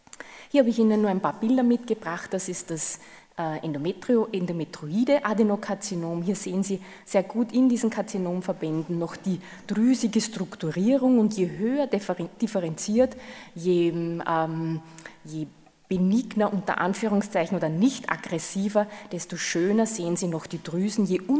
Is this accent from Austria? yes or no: yes; Austria; dieses Östrogen-Only bei Patienten mit Uterus ist bei uns in Österreich schon seit vielen, vielen Jahren verlassen worden